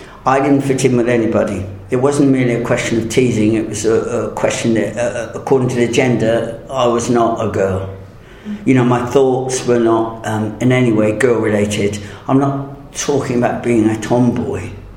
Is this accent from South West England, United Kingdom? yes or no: yes; South West England, United Kingdom; born there; I was born in Dorset, in a village, 66 years ago, so not surrounded by much technology.